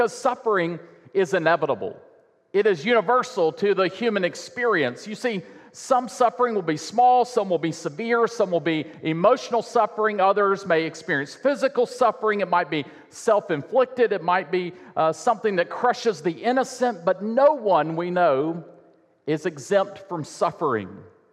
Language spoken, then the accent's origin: English; Warner Robins, Georgia, United States; I think about when I was a kid, I've mentioned before, growing up in Warner Robins next to Robins Air Force Base